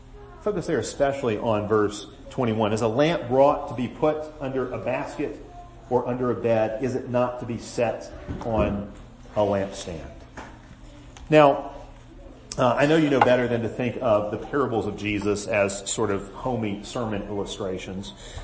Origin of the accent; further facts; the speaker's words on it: Birmingham, Alabama, United States; This actually emanates from my hometown of Birmingham, a lot of it.